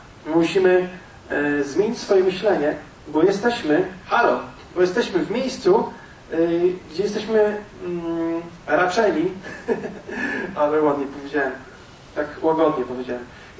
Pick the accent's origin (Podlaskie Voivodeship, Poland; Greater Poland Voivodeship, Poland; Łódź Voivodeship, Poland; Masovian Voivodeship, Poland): Masovian Voivodeship, Poland; Warsaw; born there; ja się urodziłem w Warszawie, ja to wszystko znam, tak? Ale jakiś czas temu przeprowadziłem się na wieś